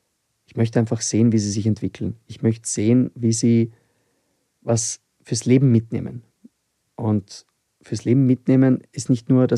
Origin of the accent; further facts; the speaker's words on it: Vienna, Austria; Ich bin in Wien geboren und aufgewachsen, aber meine Familie kommt aus Serbien.